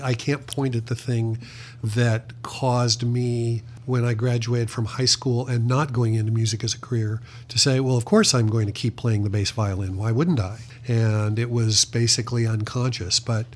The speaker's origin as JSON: {"language": "English", "town": "Danville", "region": "Illinois", "country": "United States", "tie": "born or raised there", "said": "I grew up in Danville, Illinois"}